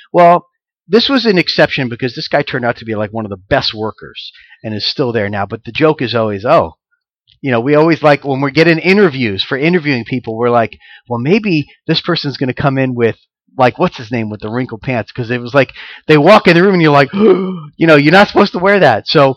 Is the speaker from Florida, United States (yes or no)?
yes; Florida, United States; You know, I'm from Florida, so there was all these surfing stuff.